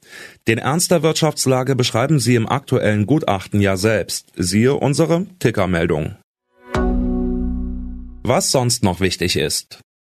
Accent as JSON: {"language": "German", "region": "Berlin", "country": "Germany", "tie": "born or raised there", "said": "meine Heimatstadt Failed State Berlin"}